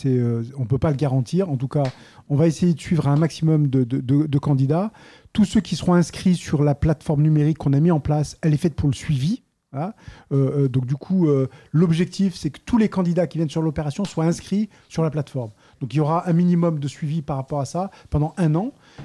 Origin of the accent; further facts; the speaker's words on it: Marseille, Provence-Alpes-Côte d'Azur, France; je viens des quartiers de Saint-Barthélemy, c'est parce que je suis basané